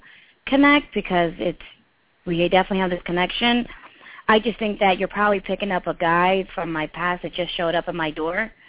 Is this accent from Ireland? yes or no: no; India; he's from India and I'm from India, so it was just something new for me.